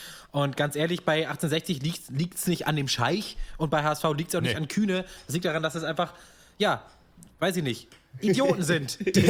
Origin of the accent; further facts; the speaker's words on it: Dibbesdorf, Lower Saxony, Germany; Ich als Halb-Wolfsburger, ich komme ja aus Dibbesdorf, liegt ja zwischen Braunschweig und Wolfsburg, so ziemlich an der Kante.